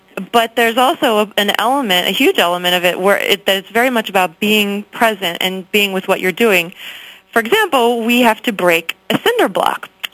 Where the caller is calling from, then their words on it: Clifton, New Jersey, United States; I am calling from Clifton, New Jersey.